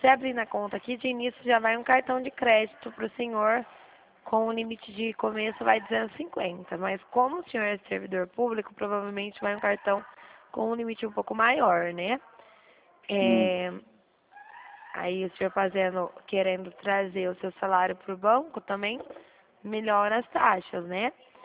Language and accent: Portuguese; Dracena, São Paulo, Brazil; eu sou aqui de Dracena